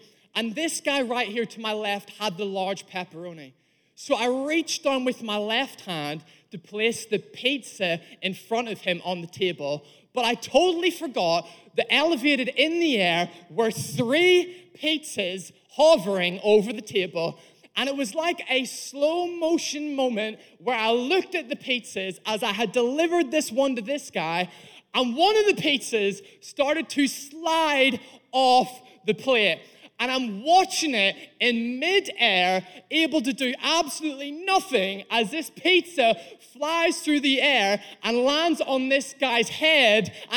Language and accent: English; Northern Ireland, United Kingdom; also born or lived in England; now in Wales; I'm originally Irish, born in Northern Ireland, moved to England, work in England. Now I live in Wales. So I'm an Irishman who works in England, who lives in Wales, married to a South African wife